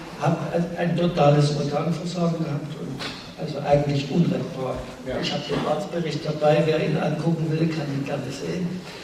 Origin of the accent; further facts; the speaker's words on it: Trier, Rhineland-Palatinate, Germany; ich komme aus Trier und habe Folgendes erlebt.